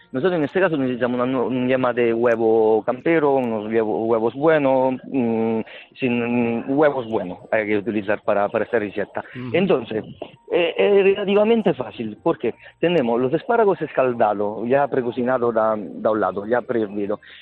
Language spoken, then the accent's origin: Spanish; Rome, Lazio, Italy; Spanish is a second language; Yo además soy de Roma, soy romano, entonces es un plato típico de Roma.